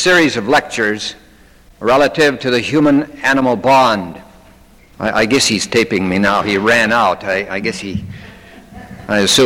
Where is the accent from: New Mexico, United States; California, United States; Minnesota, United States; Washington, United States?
Washington, United States; Pullman; A lot of people ask where I'm from, and I'm from Pullman. Pullman, Washington is the home of Washington State University.